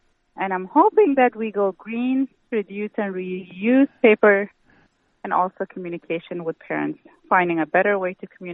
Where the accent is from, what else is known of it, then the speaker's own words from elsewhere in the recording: South Sudan; moved away as an adult; I'm from South Sudan. I came here as a refugee years ago. Growing up in so many different cultures, I do speak Arabic and I speak Dinka. And I grew up in Sudanese culture, and I came here when I was 18, turning 19.